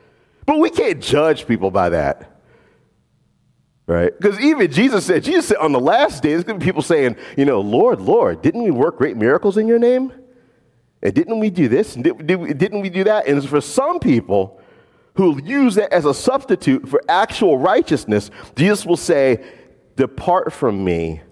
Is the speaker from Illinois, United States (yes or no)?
no; New Orleans, Louisiana, United States; You know, I grew up in New Orleans. We got nice European bakeries. Oh, I love it. Right, I grew up with Euro bakeries, French pastry.